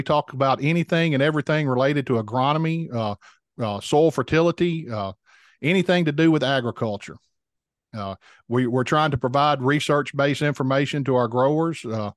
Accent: Mississippi, United States; I'm from the South. I live in South Mississippi and I grew up working cotton.

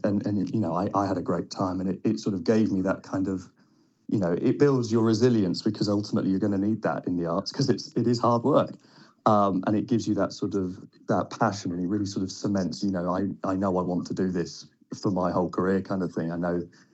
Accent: Grantham, East Midlands, United Kingdom; also born or lived in Nottingham; So I'm from the Midlands myself. So I grew up in Grantham, but my family is from Nottingham. So I've spent a lot of time in Nottingham over the years.

